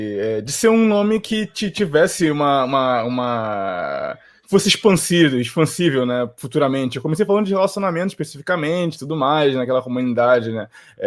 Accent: Rio de Janeiro, Brazil; Eu sou do Rio de Janeiro, né? Da periferia do Rio de Janeiro.

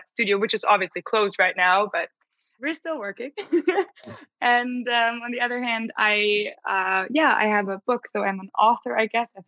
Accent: Munich, Bavaria, Germany; I'm from Munich, so Bavarian girl.

